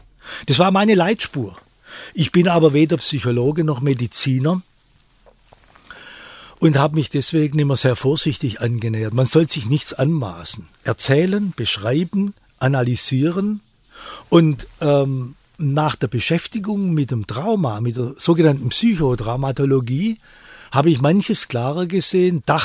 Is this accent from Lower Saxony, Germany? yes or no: no; Baden-Württemberg, Germany; Ich wollte sehen, wie weit es auch meine Heimat- und Landesgeschichte ist. Da meine ich nicht nur Württemberg, da meine ich natürlich Deutschland.